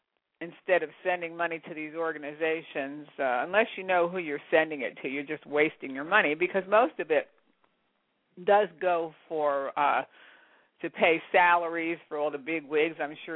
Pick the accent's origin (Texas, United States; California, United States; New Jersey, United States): New Jersey, United States; Now, I grew up and I was born in New Jersey. I was born in North Jersey and grew up 14 miles outside of New York City.